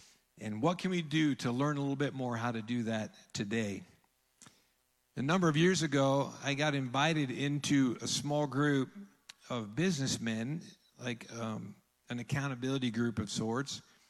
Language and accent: English; Olympia, Washington, United States; My dad was a pastor. I grew up in Olympia, Washington, where he pastored